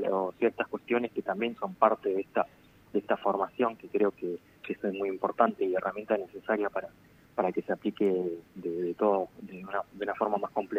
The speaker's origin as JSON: {"language": "Spanish", "town": "La Adela", "region": "La Pampa", "country": "Argentina", "said": "Yo soy de la Adela, así que en mi escuela tuvimos la experiencia"}